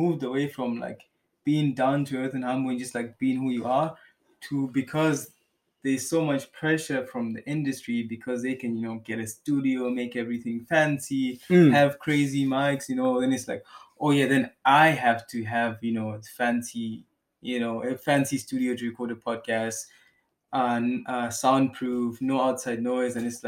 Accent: Malawi; I mean, I come from Malawi where...

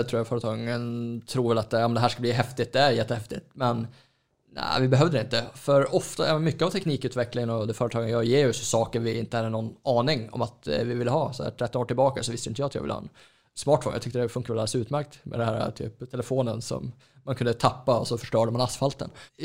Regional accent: Norrland, Sweden; accent: Norrland dialect; Men jag kan tänka mig också att min norrländska kanske inte är så förståelig för alla heller.

